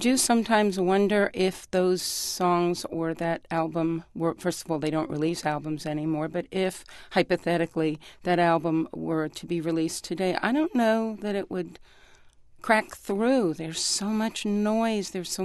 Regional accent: New York, United States; also born or lived in California; I grew up in New York. I lived in California for about 10 years, 10 really wonderful years.

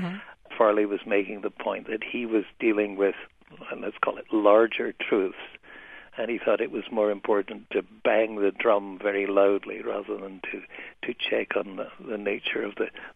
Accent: Scotland, United Kingdom; He was a kilt-wearing man, and I'm also a Scot, so I know what I'm talking about when I say he wore his kilt dangerously.

